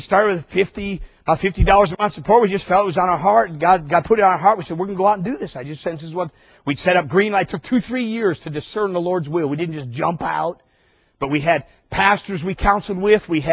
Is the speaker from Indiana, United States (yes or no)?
no; Minnesota, United States; Favorite place our family visited when I was a child growing up in Minnesota.